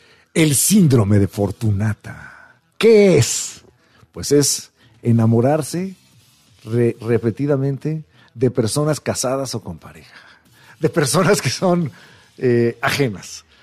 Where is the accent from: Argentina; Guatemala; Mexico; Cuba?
Mexico; yo soy mexicano, como todos los demás. Bueno, que nacimos o tenemos la fortuna de tener esta nacionalidad.